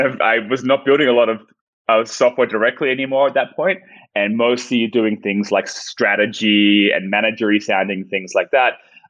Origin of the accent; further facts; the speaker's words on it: Australia; moved away as an adult; now in United States; I'm Australian. Maybe you can hear. I'm kind of losing my accent. I've been in the States about 16 years, and I came out here originally for grad school, ended up staying in the tech industry.